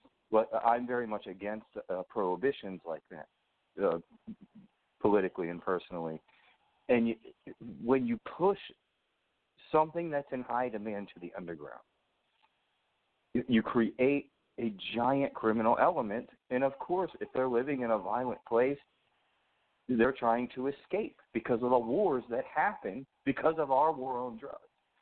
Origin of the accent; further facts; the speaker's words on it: Baltimore, Maryland, United States; Like, I'm from Baltimore originally, and I lived in D.C. for a little while, or right near D.C.